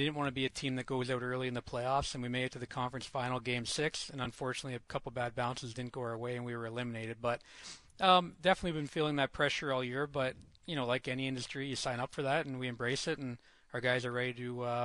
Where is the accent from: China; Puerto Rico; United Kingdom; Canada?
Canada; Ontario; now in Saginaw, United States; growing up in Ontario.